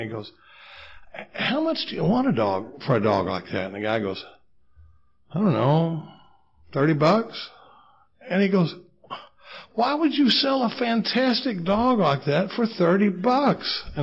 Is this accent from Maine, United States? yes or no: no; Dallas, Texas, United States; now in Austin, United States; I grew up in Dallas, Texas. We live in Austin, Texas now.